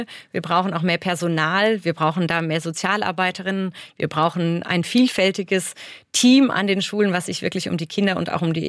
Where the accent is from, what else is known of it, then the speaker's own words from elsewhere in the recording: Heidelberg, Baden-Württemberg, Germany; Ich komme aus Heidelberg.